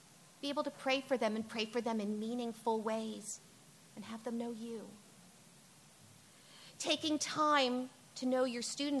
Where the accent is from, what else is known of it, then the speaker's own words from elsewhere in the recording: New Jersey, United States; moved away; also born or lived in California; I grew up in North Jersey and then moved to California. So I come from big places.